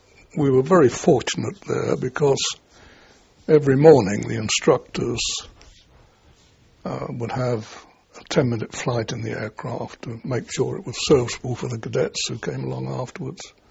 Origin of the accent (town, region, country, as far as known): Havant, South East England, United Kingdom; born or raised there; also born or lived in London